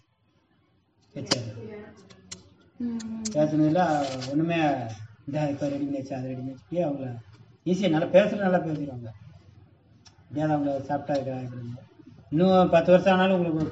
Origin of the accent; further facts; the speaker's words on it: Munnar, Kerala, India; born or raised there